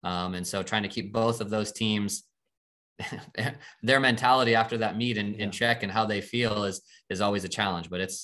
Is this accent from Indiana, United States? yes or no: yes; Fort Wayne, Indiana, United States; I grew up in Fort Wayne. My wife's family's from less than 3 hours away from here. And so we're in a unique situation that I get to do all this in my home city.